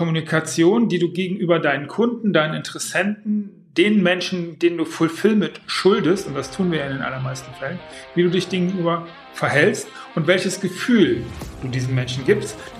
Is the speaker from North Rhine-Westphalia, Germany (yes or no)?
yes; Düsseldorf, North Rhine-Westphalia, Germany; born or raised there